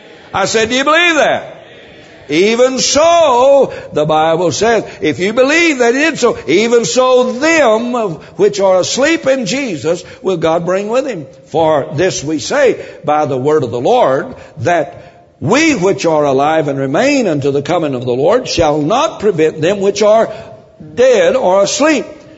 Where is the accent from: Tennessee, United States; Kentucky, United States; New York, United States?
Tennessee, United States; in the country where I was raised back in Tennessee